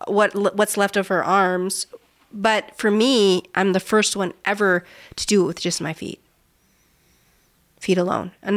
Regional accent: United States; born there; I feel fortunate that I was born in the United States to a more accepting.

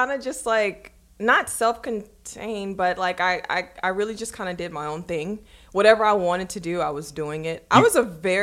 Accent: Baton Rouge, Louisiana, United States; From Baton Rouge, Louisiana.

